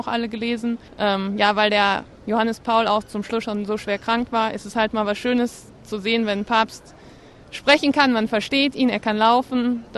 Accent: Recklinghausen, North Rhine-Westphalia, Germany; Aus Nordrhein-Westfalen, aus Recklinghausen.

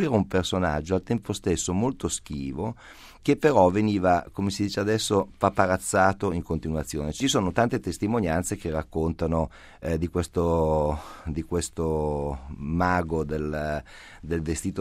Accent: Turin, Piedmont, Italy; poi lo dico da torinese

